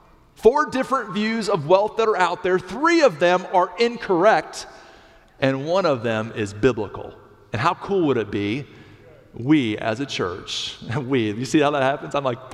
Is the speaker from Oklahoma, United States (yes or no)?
no; Miami, Florida, United States; I came from Miami, and guys, I was that dude from Miami with the big flowery shirts and the pink pants and the tipped hair and stuff.